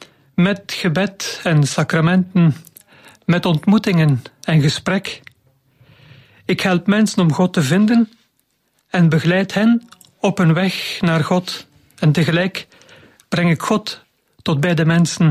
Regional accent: Dendermonde, East Flanders, Belgium; born there; Ik ben geboren in Dendermonde en ben priester van de geestelijke familie Het Werk.

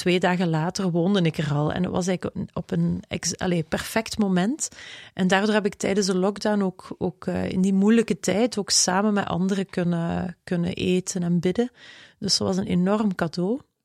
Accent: Limburg, Belgium; Ik kom uit Limburg. Ik ben tijdens mijn studies in Leuven verzeild geraakt. Ik heb een tijdje in Mechelen gewoond ook

